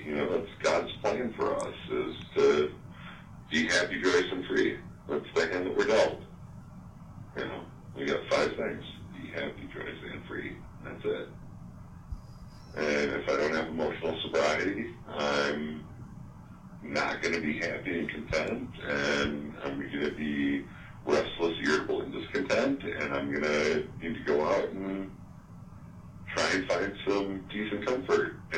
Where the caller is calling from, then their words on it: Minnesota, United States; I'm calling from Minnesota.